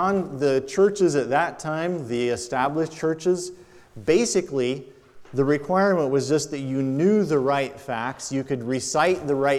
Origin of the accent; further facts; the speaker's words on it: United States; One of the things I've realized as I've traveled and met Christians from other countries is, as an American believer, I kind of had this attitude that we were somehow superior.